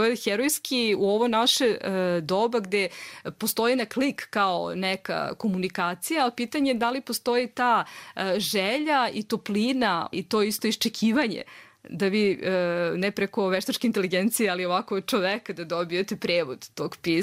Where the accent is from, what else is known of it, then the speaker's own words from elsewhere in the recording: Serbia; first language Serbian; ja se stvarno izvinjavam, ja sam iz Srbije.